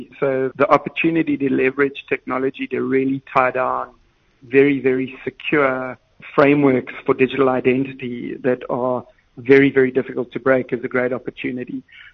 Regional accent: Cape Town, Western Cape, South Africa; moved away as an adult; also born or lived in London; I actually grew up spending most of my time in the ocean, so I grew up in Cape Town. I'm a real water boy.

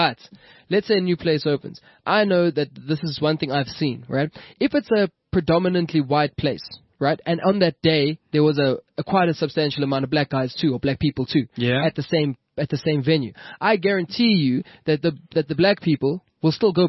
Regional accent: South Africa; Because it's like an example of us all being South African, but having nothing to do with each other when it comes to living space and socializing.

